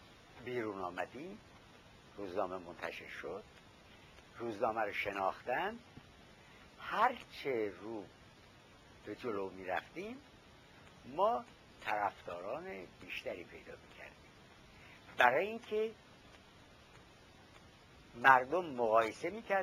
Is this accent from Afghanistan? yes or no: no; Iran; moved away; روزی که من از ایران بیرون آمدم بعد از انقلاب